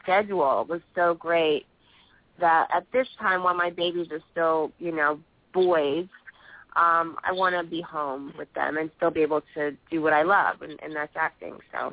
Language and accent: English; Canada; now in Los Angeles, United States; I was constantly going to Canada to shoot because, as you guys know, I'm Canadian